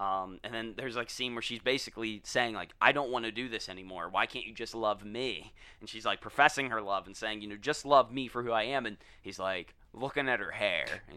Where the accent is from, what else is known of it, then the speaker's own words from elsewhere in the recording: Kansas, United States; I don't know. I'm from Kansas. I talk like I'm from Brooklyn.